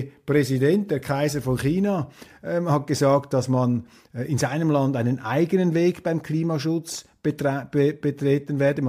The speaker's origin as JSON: {"language": "German", "country": "Switzerland", "said": "ich rede hier als Journalist, nicht als Schweizer Politiker, da muss man sich etwas zurückhalten, da als Schweizer Offizielle"}